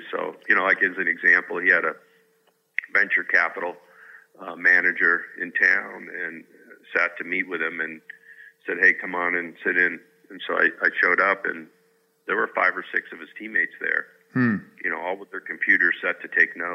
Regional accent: Tucson, Arizona, United States; I grew up in Tucson, about a 2-hour ride down

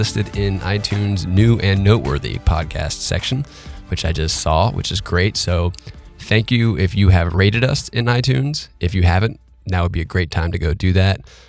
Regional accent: North Carolina, United States; Lionsgate and the A&E Network say they won't film TV shows and movies in North Carolina if the state, my home state, doesn't repeal its new LGBT law.

